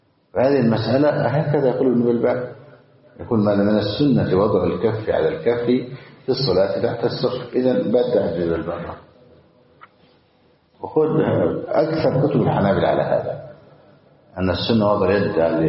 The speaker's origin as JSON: {"language": "Arabic", "country": "Egypt", "said": "من عندنا في مصر"}